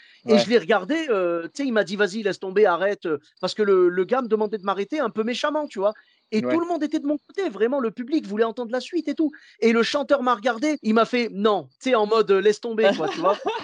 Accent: Morocco; Moi, je suis marocain.

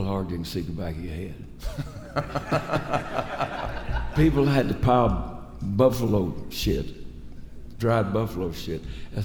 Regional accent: Lubbock, Texas, United States; Of the Plains, Lubbock, Texas, the High Plains.

